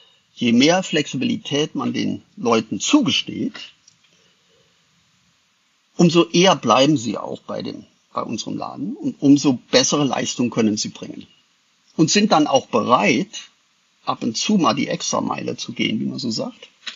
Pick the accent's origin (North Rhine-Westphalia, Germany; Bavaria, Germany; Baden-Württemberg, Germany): North Rhine-Westphalia, Germany; Ich komme aus dem Rheinland. Rheinländer sind meistens sehr offen, gehen freudig auf Menschen zu, versuchen zu netzwerken.